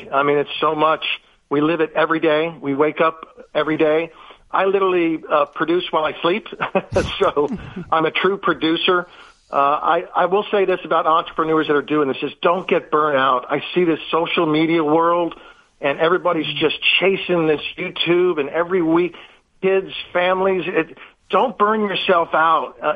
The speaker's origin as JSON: {"language": "English", "region": "Florida", "country": "United States", "said": "I'm from Florida, so anytime I can get in the mountains"}